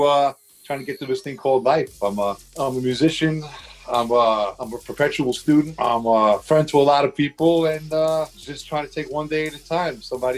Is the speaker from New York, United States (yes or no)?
yes; Massapequa, New York, United States; accent: New York; I'm from Long Island, New York. Hence the accent, New York.